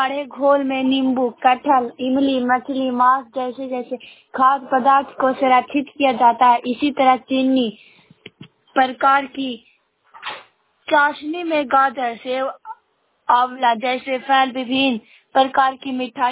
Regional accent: Kochera, Bihar, India; कोचेरा के रहने वाली हूँ, नालंदा जिला से बोल रही हूँ।

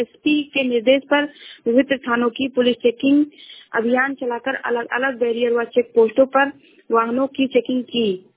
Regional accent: Uttar Pradesh, India; मैं जिला सरावस्ती से हूँ।

